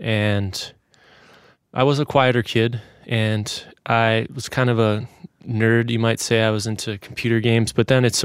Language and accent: English; Shaker Heights, Ohio, United States; now in St. Paul, United States; I am from Shaker Heights, Ohio, and I currently live in St. Paul, Minnesota.